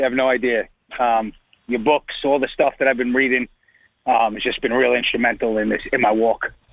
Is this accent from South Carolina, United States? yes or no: no; New York City, New York, United States; now in Florida, United States; Yes. First of all, I am from New York City originally. I live here 10 years.